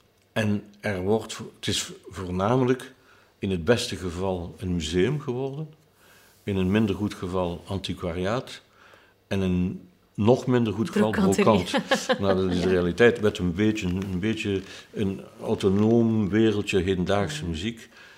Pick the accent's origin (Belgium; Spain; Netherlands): Belgium; Ghent, East Flanders; born there; Neem nu mijn stad, mijn Gent, waar ik geboren ben.